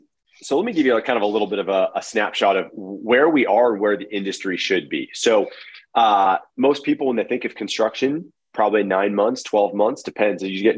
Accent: Arizona, United States; I grew up in Arizona, kind of a middle-class family, love sports, pretty good student

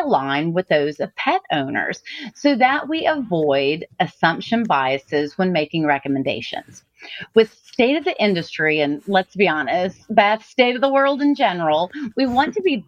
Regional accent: Rosenberg, Texas, United States; also born or lived in Dallas-Fort Worth; I practiced as an ER vet for 15 years in the Dallas-Fort Worth area and then returned to my hometown of Rosenberg, Texas

